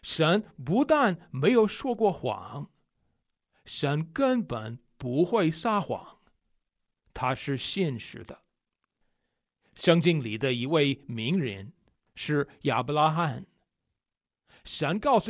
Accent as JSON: {"language": "Chinese", "country": "United States", "second_language": "Chinese", "said": "身为美国人的我，22岁的时候才开始学汉语，对我汉语很难"}